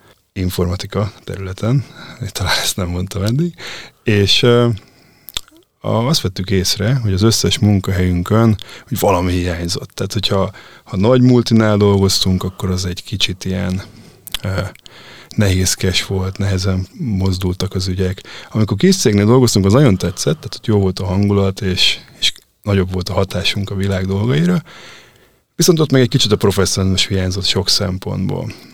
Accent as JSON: {"language": "Hungarian", "town": "Pécs", "region": "Baranya", "country": "Hungary", "said": "egyébként magam is pécsi származású vagyok"}